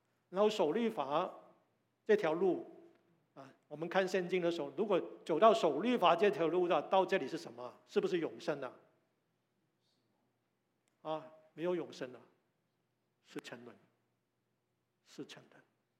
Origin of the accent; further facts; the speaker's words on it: China; 因为有很多的跟我们中国人的思想是有关的